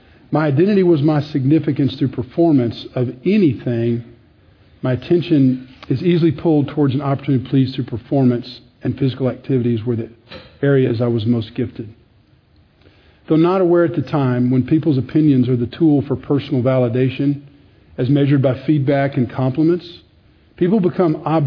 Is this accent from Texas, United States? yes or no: yes; Dallas, Texas, United States; I'm from Dallas, born and raised.